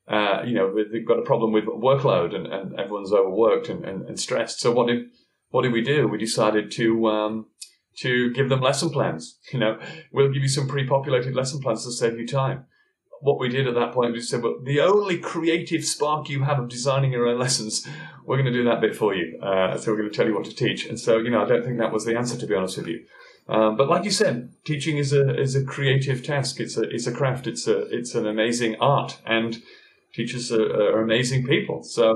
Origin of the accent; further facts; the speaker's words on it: North Carolina, United States; My father was an ex. I'm from North Carolina.